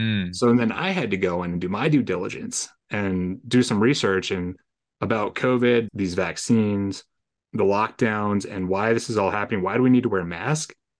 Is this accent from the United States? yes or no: yes; East Coast, United States; I'm from the East Coast, United States, and I'm traveling all on the West Coast for the next year and a half